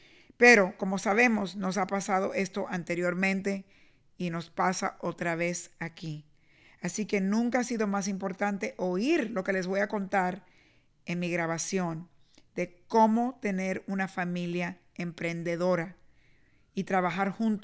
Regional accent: Cuba; born there; moved away; yo soy una inmigrante, que no nací en este país, nací en Cuba y vine aquí.

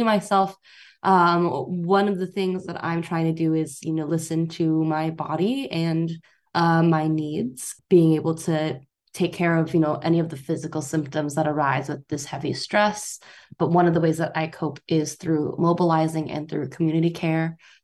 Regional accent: Arcadia, California, United States; I grew up in Arcadia, which is just a little ways away from Monterey Park. They're all a part of this enclave. You know, it's called the San Gabriel Valley.

